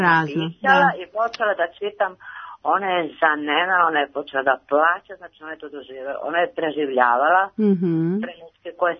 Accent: Niš, Nišava District, Serbia; Ja sam iz Niša.

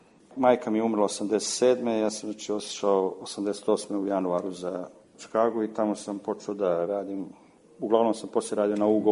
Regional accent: Serbia; moved away; pogotovo kod nas u Srbiji.

